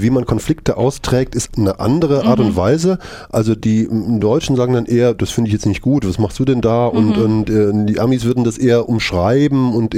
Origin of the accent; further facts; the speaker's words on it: Texas, United States; ich komme aus Texas und bin Vegetarier